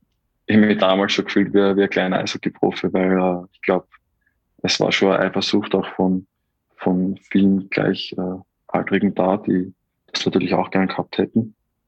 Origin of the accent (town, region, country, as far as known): Austria